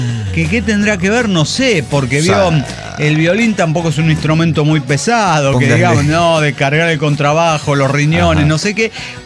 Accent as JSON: {"language": "Spanish", "country": "Mexico", "said": "Como buen mexicano"}